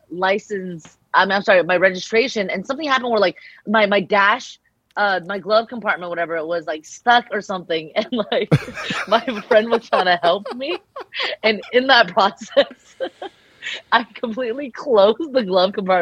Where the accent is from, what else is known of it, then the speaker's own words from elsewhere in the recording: Temple City, California, United States; Next to Arcadia, you know, I grew up in Temple City